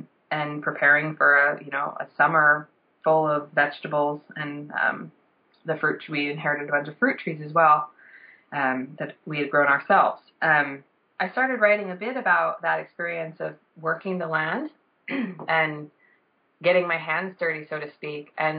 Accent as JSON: {"language": "English", "town": "Vancouver", "region": "Washington", "country": "United States", "tie": "born or raised there", "said": "I grew up in Vancouver, Washington."}